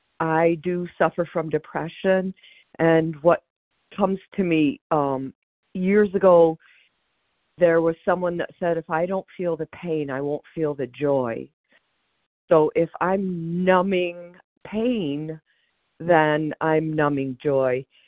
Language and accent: English; Michigan, United States; I am also from Michigan, and I have pushed myself to share.